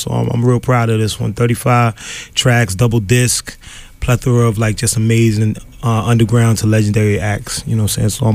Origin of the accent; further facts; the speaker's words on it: Lawrence, Massachusetts, United States; I was born and raised in Lawrence, Mass.